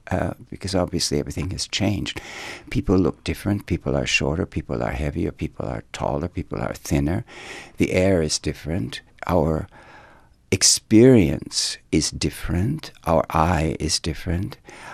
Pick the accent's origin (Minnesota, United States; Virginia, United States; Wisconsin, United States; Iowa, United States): Wisconsin, United States; Milwaukee; born there; I was born in Milwaukee, Wisconsin. At that time, the city did not have a ballet company or a major school.